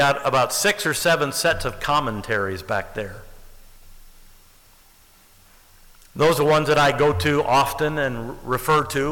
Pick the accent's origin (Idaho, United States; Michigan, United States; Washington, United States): Michigan, United States; Livonia; I grew up in Dearborn Heights. I grew up in Livonia.